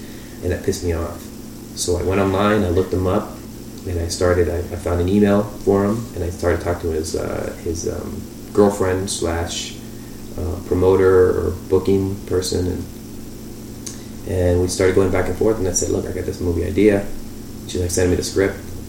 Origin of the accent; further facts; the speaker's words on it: Douglas, Arizona, United States; I grew up in Douglas and Alvareta, right on the border.